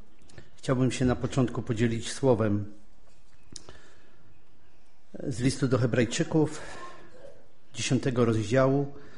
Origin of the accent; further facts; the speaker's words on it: Lower Silesian Voivodeship, Poland; Pochodzę z Dolnego Śląska, z wielodzietnej rodziny, w której był alkohol.